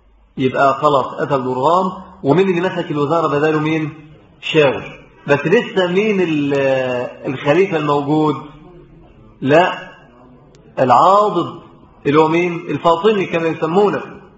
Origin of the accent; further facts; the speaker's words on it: Egypt; فما من بدعة ولا شرك ظهر في بلادنا مصر